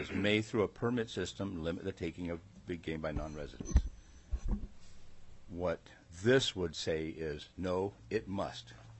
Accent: Alaska, United States; Being born and raised here, and most of us in my hometown just lived on the food abundance, whether it was in the river or whether it was out in the field.

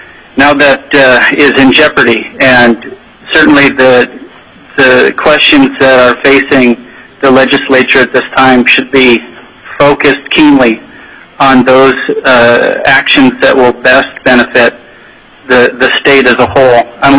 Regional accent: Fox, Alaska, United States; a third-generation Alaskan. I grew up in Fox, Alaska. My backyard was the Trans-Alaska Pipeline.

